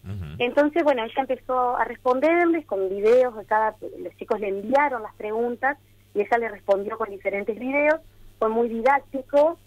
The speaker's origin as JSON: {"language": "Spanish", "town": "Gualeguaychú", "region": "Entre Ríos", "country": "Argentina", "said": "porque yo soy de Gualeguaychú."}